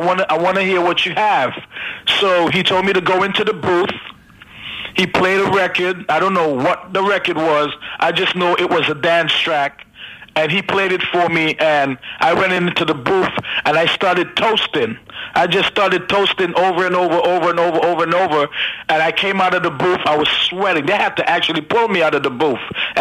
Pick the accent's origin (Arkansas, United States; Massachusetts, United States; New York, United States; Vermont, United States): New York, United States; Brooklyn; also born or lived in Trinidad and Tobago; Yes, I was born in Trinidad. At the age of 10, my mother brought the family up to America. And from America, from Brooklyn, I decided to get into music at age 16.